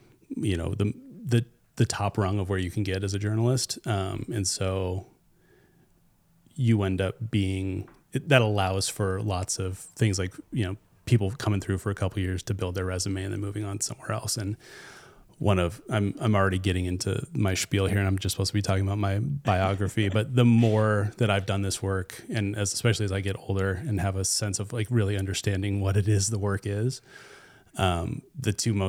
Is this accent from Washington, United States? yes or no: yes; Chattaroy, Washington, United States; Yeah, I grew up around here. I was raised in Chatteroy, north of Meade. I basically spent my entire life in Spokane.